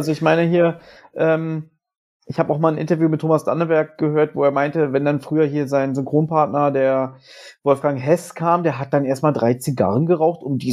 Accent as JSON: {"language": "German", "region": "Berlin", "country": "Germany", "tie": "born or raised there", "said": "Ich bin am Südstern aufgewachsen."}